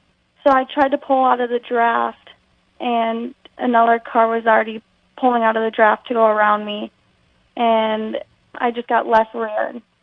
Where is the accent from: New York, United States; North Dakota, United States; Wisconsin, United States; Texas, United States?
Wisconsin, United States; We just got done with Madison, and we finished sixth there. And that was really cool being back in my home state.